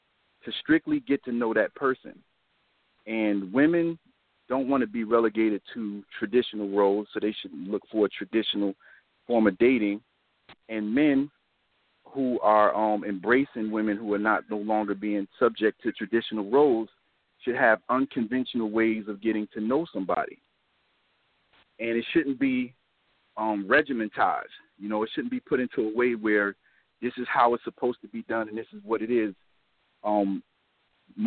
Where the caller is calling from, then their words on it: Wilkes-Barre, Pennsylvania, United States; I'm calling from Wilkes-Barre, Pennsylvania.